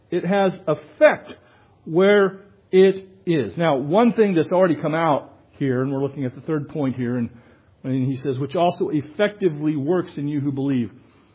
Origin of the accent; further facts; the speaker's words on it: Iowa, United States; It was a lady from East Texas listening, and she knew I was from Iowa, okay?